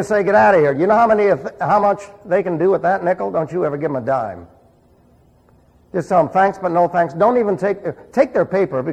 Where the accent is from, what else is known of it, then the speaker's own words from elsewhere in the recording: New York City, New York, United States; Remember, I was raised in New York City, so I understand that stuff.